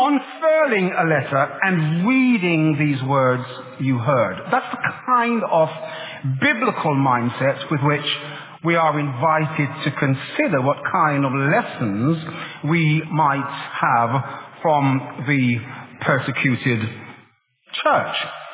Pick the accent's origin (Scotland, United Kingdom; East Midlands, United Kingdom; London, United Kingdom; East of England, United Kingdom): London, United Kingdom; as a Londoner